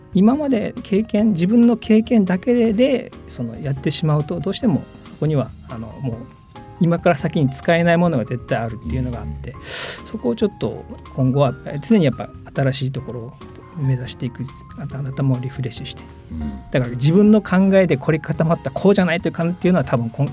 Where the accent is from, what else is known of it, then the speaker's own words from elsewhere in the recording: Kyushu, Japan; まあ、そもそもずっと生まれも育ちも九州ですので、そこに貢献するのはありかなと思って入ったのが実態